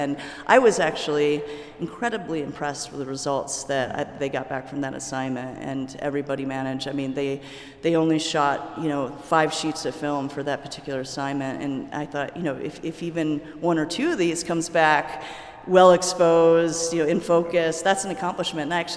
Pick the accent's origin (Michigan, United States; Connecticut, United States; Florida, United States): Michigan, United States; also born or lived in Chicago; But yeah, I grew up in Michigan, and you know, I started photography when I was sort of towards the end of high school